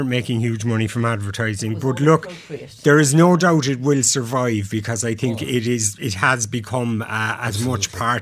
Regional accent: Cork, Munster, Ireland; like I'm from Cork, which is, it's far enough from Kerry

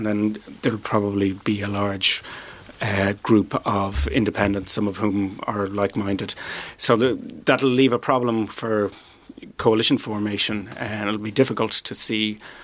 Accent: Ireland; we're from Ireland

